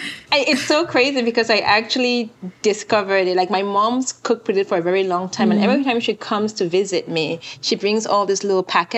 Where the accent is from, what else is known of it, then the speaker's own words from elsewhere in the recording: Cameroon; also born or lived in Kenya; now in United States; I was born and raised in Cameroon, but then I went to boarding school in Kenya for like 3 years before coming to the US